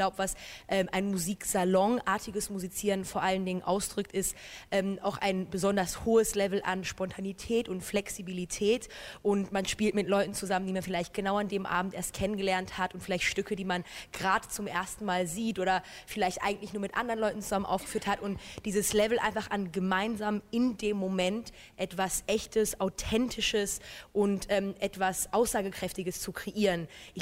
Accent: Düsseldorf, North Rhine-Westphalia, Germany; Also genau, wir sind in Düsseldorf beide aufgewachsen.

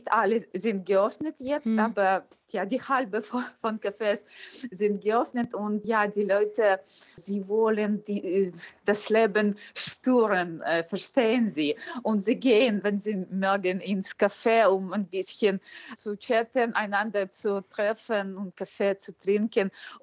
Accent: Kyiv, Ukraine; beruflich habe ich viel mehr zu tun jetzt in Kiew und deswegen bin ich gekommen und auch ich habe meine Heimatstadt sehr vermisst

